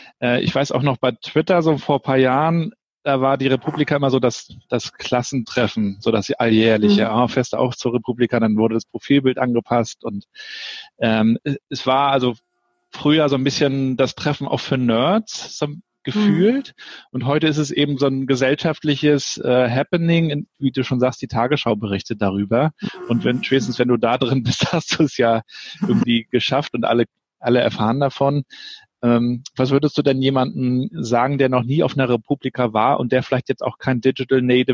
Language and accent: German; Rostock, Mecklenburg-Vorpommern, Germany; born there; als gebürtiger Rostocker, der die DDR noch 10 Jahre kennengelernt hat.